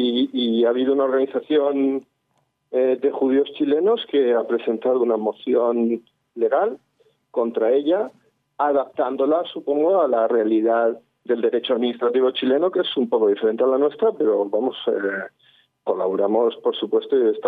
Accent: Region of Murcia, Spain; pues yo soy de Murcia, no soy israelí

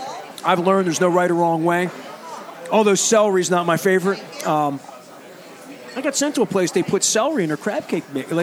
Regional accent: Baltimore, Maryland, United States; I'm from East Baltimore. East Baltimore's mm-hmm. a lot of Old Bay.

